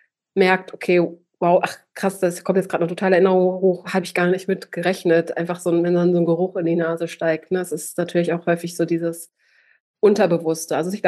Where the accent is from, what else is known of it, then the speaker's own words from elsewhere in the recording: Bielefeld, North Rhine-Westphalia, Germany; es ist sowas sehr Ostwestfälisches. Ich komme ursprünglich aus Bielefeld.